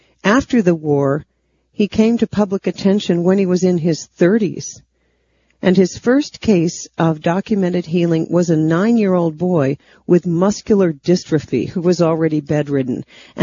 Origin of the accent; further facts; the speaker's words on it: Maine, United States; some German doctors would be coming to speak about the healing work of Bruno Gruning, a man I had never heard